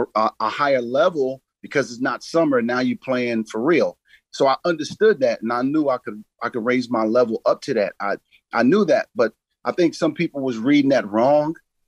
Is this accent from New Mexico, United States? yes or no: no; Philadelphia, Pennsylvania, United States; well, I'm from Philadelphia.